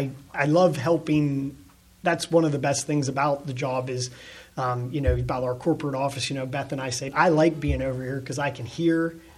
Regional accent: Bedford, Pennsylvania, United States; So I'm originally from Bedford, born and raised. My family, I have a lot of family in Bedford.

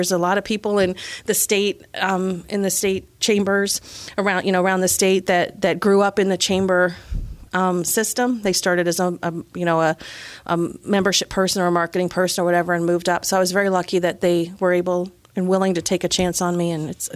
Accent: Wyalusing, Pennsylvania, United States; Yep, I grew up in Wyalusing, Pennsylvania, which is a small town, maybe 600 people in the town.

